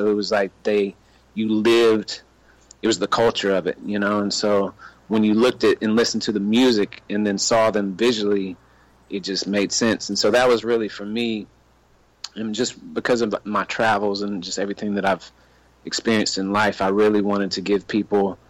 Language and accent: English; the South, United States; I'm from the South, man. So I've seen it all, bro.